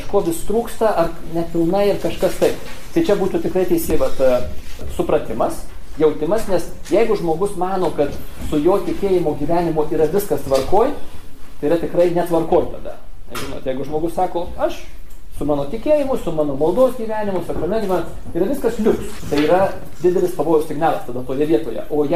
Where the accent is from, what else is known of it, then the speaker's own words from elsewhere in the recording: Suvalkija, Lithuania; Matot, aš suvalkietis esu.